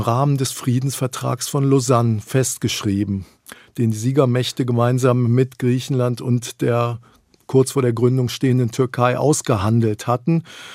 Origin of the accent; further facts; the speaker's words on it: West Germany, Germany; Ich bin in Westdeutschland aufgewachsen. Mein Vater ist Deutscher, meine Mutter ist Griechin.